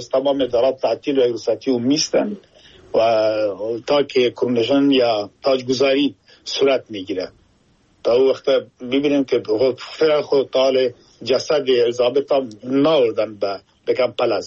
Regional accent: Afghanistan; now in United Kingdom; ما افغان هستم در انگلستان زندگی می کنم، این که خودم افغان هستم مسلمان

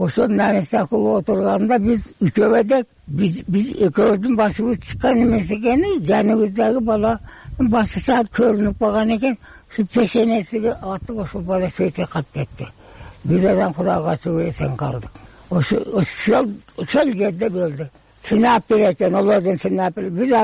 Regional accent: Osh, Osh Region, Kyrgyzstan; Мен Оштон болом.

